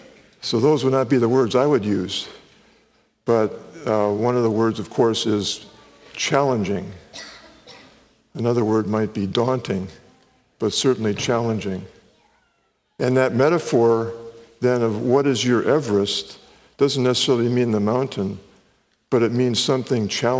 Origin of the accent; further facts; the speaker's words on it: Wisconsin, United States; now in California, United States; I grew up in Wisconsin, so there's no mountains even close by. And it wasn't until my mid-30s that I saw my first mountain here in California.